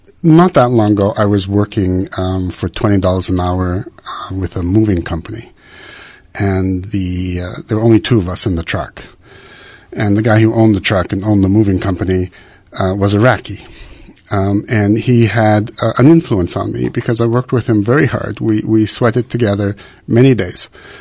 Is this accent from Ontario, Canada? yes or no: no; Montreal, Quebec, Canada; I'm the seventh. I'm the youngest boy. And I grew up in East End, Montreal, which is Rosemount.